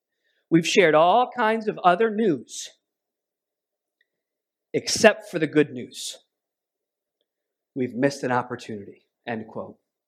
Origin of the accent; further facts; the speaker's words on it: New England, United States; I'm from New England. Worse yet, I have 300 years of family from the Berkshires.